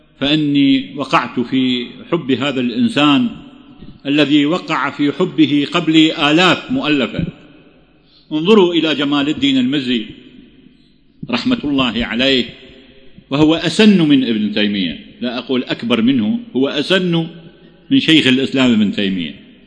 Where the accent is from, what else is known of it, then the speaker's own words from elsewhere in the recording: Iraq; now in Egypt; كنا نراهم في بلادنا في العراق وفي بلاد الشام.